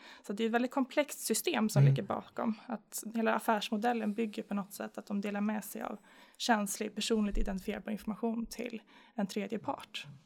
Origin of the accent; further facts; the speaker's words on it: Norrköping, Östergötland, Sweden; Jag kommer ju från Norrköping.